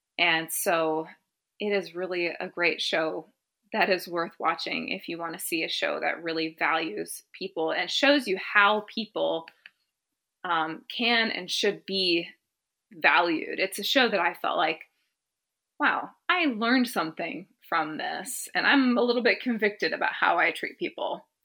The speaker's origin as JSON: {"language": "English", "country": "United States", "lives_now": "United Kingdom", "said": "I mean, I've been an American in England."}